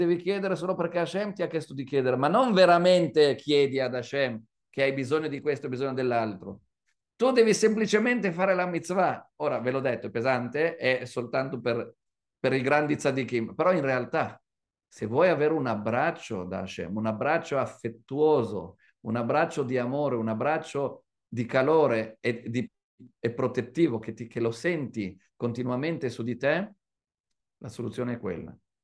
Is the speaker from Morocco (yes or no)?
yes; Morocco; Io sono del Marocco e non ho questa tradizione